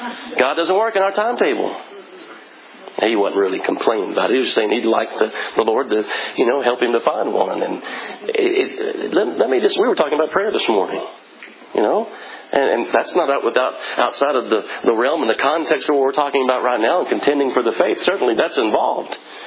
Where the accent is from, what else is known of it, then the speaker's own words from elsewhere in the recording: Texas, United States; See, I'm from Texas, so shellfish and things like that don't really kind of usually end up on my plate